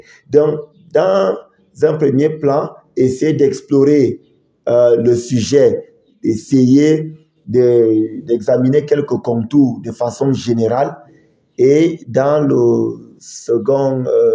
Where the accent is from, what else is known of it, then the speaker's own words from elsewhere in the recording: Cameroon; Chez nous au Cameroun, c'est LCN.